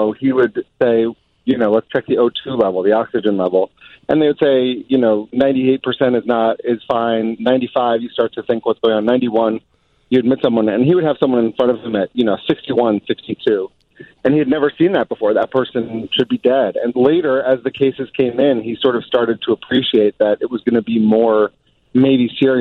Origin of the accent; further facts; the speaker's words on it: New York, United States; I'm from New York originally, and I lived there as an adult for a while.